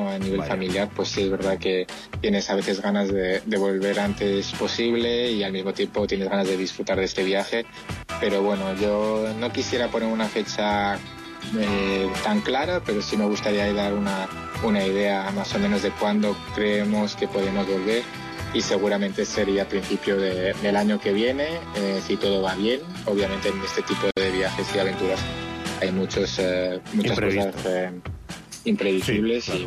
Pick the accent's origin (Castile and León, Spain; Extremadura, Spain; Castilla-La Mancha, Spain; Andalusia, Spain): Castile and León, Spain; La Alberca; todos que estáis ahí en Salamanca, a mi querida Castilla y León y sobre todo